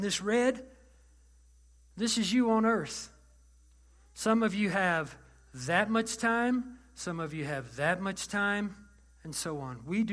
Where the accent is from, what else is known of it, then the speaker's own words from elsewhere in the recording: Texas, United States; I will work diligently, that's a big word, I'm from Texas, to provide for the needs of my family.